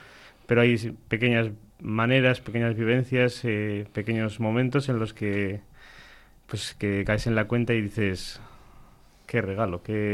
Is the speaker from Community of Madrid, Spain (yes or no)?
yes; Madrid, Community of Madrid, Spain; also born or lived in Paris; Sí, yo soy originario de Madrid. Nací en Madrid, pero bueno, toda mi familia vive en Móstoles. Yo a los 18 años me fui a estudiar a París y allí estuve pues unos cuantos años, 7 años. Y luego volví a Madrid